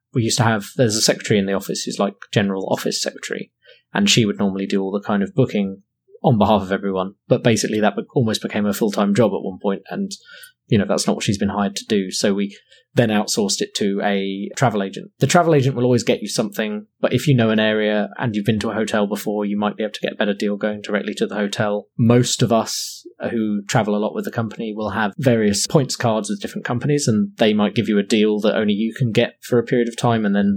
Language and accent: English; England, United Kingdom; One of the fortunate things about being English is that luckily a lot of people want to speak our language, which makes travel a lot easier.